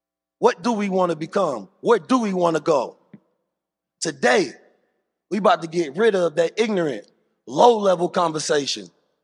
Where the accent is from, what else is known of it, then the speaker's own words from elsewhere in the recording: Oakland, California, United States; also born or lived in St. Louis, Missouri; next brother I want to bring out is a brother who's from one of the same hometowns as me, St. Louis. I come from Oakland.